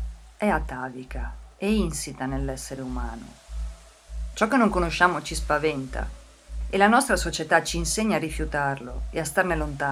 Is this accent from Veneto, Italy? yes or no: yes; Belluno, Veneto, Italy; Non mi sono mossa dalla città dove sono nata, a Belluno